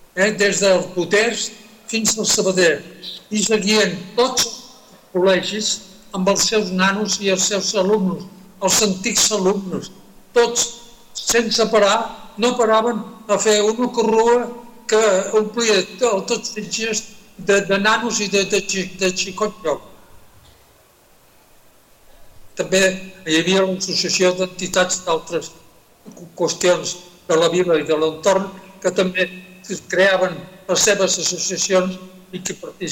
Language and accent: Catalan; Sitges, Catalonia, Spain; moved away; also born or lived in Cuba; No visc, no soc a Sitges, però estic arrelat espiritualment a Sitges. Jo vaig arribar a Sitges de Cuba quan tenia 3 anys. I esclar, després els meus avis i tots els meus parents, ja sitgetans de sempre